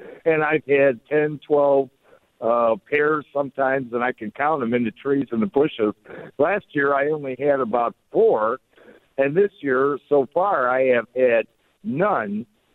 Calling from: Stoughton, Wisconsin, United States; also born or lived in Illinois; I'm about 15 miles southwest of Madison. And for since I moved here from Illinois, about the last 13, 14 years

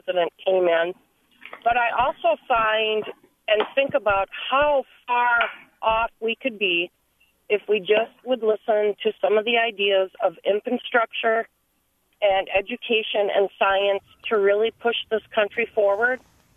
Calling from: Barneveld, Wisconsin, United States; I'm calling from the Madison, well, actually Barneville, Wisconsin, the Madison area

